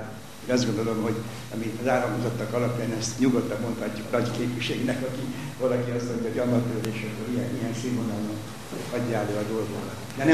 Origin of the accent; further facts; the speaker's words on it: Asszonyfa, Győr-Moson-Sopron, Hungary; born there; now in Győr, Hungary; Többször elhangzott itt asszony vagy őrasszony, mert én ott születtem, az én szülőfalom is.